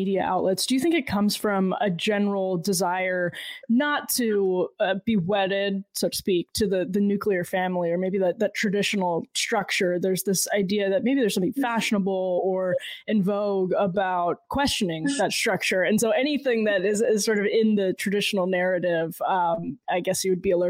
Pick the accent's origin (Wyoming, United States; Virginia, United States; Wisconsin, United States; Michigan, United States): Wisconsin, United States; I grew up in Wisconsin, and I can sort of say, I know that these norms matter.